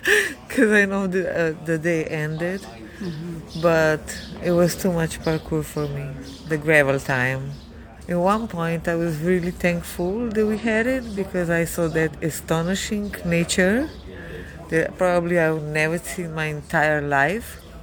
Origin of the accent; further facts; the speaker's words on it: Slovenia; Because I'm a Balkan woman, I'm from Slovenia.